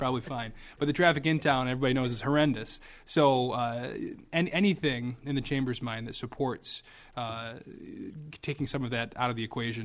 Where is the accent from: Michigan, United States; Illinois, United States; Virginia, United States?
Michigan, United States; Suttons Bay; I grew up in Sutton's Bay, where Matt grew up, and graduated with his brother from Sutton's Bay High School.